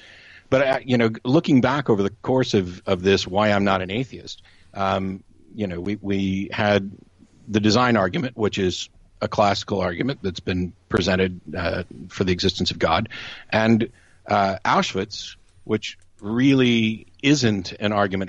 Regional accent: United States; you know, as an American, I acknowledge that I butcher the English language

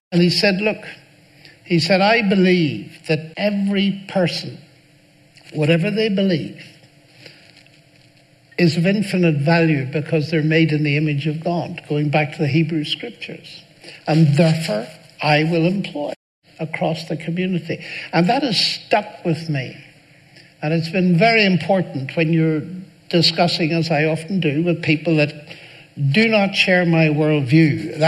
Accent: Northern Ireland, United Kingdom; I grew up in Northern Ireland, which isn't always the best start to discuss religion, because it was a divided community

